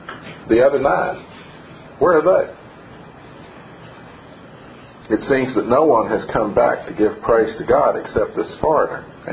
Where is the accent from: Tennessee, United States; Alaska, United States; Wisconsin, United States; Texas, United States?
Tennessee, United States; Knoxville; I grew up in the South, and I mainly grew up a few miles outside of the city of Knoxville.